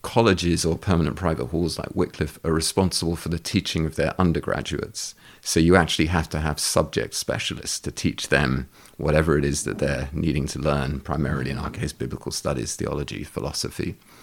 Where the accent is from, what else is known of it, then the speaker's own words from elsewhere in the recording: London, United Kingdom; also born or lived in United States / Uruguay; So I grew up in London, spent probably the first 17 years of my life in London. Then spent a period of time traveling, actually a while in the States, studied over here. My wife and I, after we married, spent a few years in Uruguay, in Latin America.